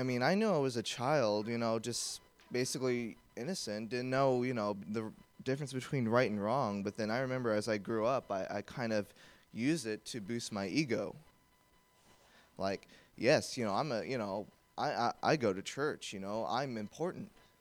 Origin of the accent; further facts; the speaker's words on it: Hanford, California, United States; Like you said … I come from Hanford, California, all the way in the West Coast. I'm 19 years old.